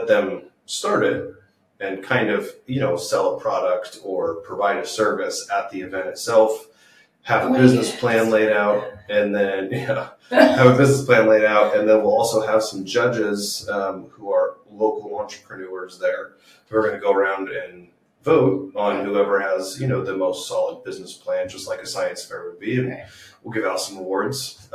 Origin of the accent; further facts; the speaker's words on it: Camarillo, California, United States; All right, so I'm not originally from the Florida Panhandle. I was born and raised in Camarillo, California. There's two L's in there. It's Spanish, so if you look it up, it's Camarillo.